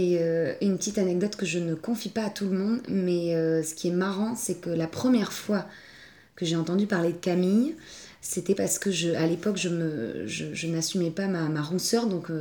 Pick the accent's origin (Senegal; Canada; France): France; Toulouse, Occitanie; moved away as an adult; now in Paris, France; Alors moi, j'ai quitté Toulouse, j'avais 20 ans, et je suis arrivée à Paris